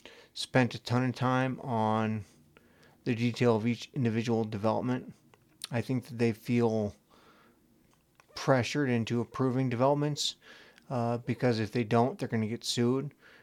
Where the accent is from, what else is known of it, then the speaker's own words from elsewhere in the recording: Midwest, United States; now in Bozeman, United States; I grew up in the Midwest, and it was just like suburb after suburb after suburb.